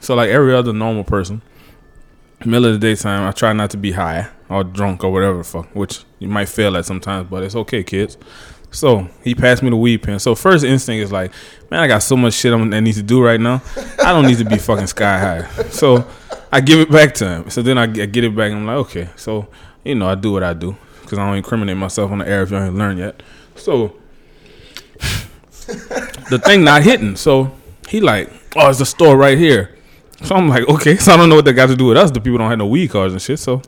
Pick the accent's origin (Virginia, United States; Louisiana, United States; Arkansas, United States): Louisiana, United States; You know, I'm from the Bayou State. Shout out to the New Orleans Saints.